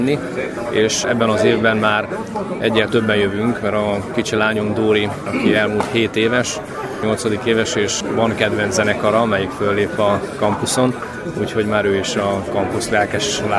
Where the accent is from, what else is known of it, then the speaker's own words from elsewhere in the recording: Debrecen, Hajdú-Bihar, Hungary; van egy akció, amelyet egy picit itt debreceniként meghekkeltünk